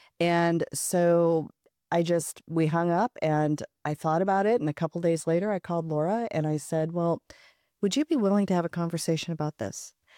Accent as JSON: {"language": "English", "town": "Omaha", "region": "Nebraska", "country": "United States", "tie": "born or raised there", "said": "So I grew up in Omaha, the oldest of six kids."}